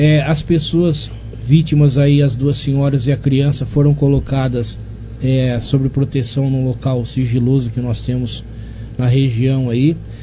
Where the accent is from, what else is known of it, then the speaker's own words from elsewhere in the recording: Taquaritinga, São Paulo, Brazil; Nós que somos de Taquaritinga, nós somos meio diferenciados.